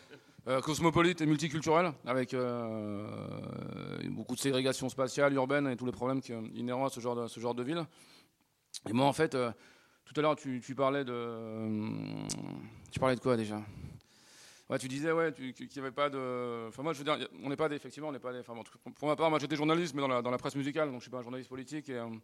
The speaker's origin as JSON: {"language": "French", "town": "Paris", "region": "Île-de-France", "country": "France", "tie": "born or raised there", "said": "Moi, je viens de Paris, 13e arrondissement. C'est un quartier que j'ai vu évoluer, en fait. Moi, je suis né, j'ai grandi entre la porte de Choisy et la porte d'Ivry, donc dans le quartier chinois de Paris"}